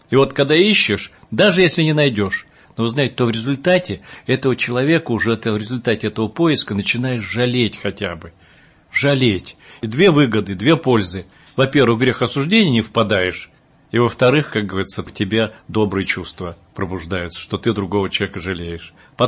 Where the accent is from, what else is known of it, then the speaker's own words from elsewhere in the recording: Buryatia, Russia; я из Бурятии родом, из Забайкалья.